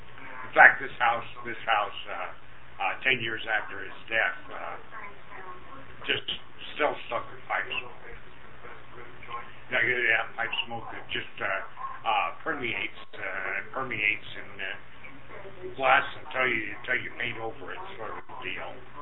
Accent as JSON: {"language": "English", "town": "Twin Falls", "region": "Idaho", "country": "United States", "tie": "born or raised there", "also_born_or_lived": "Pocatello, Idaho", "said": "I was born in Pocatello, Idaho, and raised in a little place called Twin Falls, Idaho."}